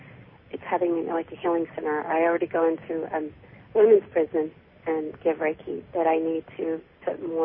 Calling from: Memphis, Tennessee, United States; Memphis, Tennessee.

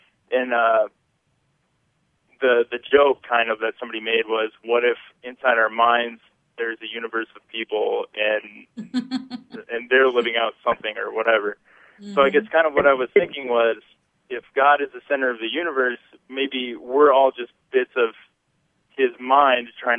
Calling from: Iowa, United States; I'm calling from Iowa, actually.

